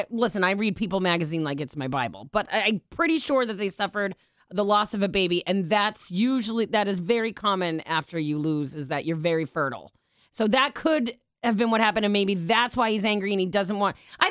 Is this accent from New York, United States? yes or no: no; Boston, Massachusetts, United States; accent: Boston; my Boston accent sometimes comes out.